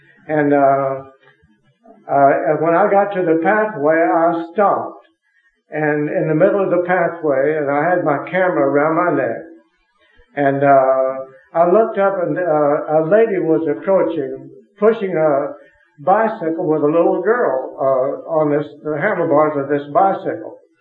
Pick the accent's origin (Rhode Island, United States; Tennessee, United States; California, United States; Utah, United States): California, United States; Ventura; I'm from Ventura, California. And I'm a businessman.